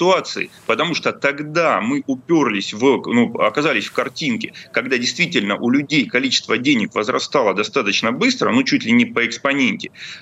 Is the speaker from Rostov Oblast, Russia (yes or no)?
yes; Rostov-on-Don, Rostov Oblast, Russia; Мой родной город Ростов-на-Дону.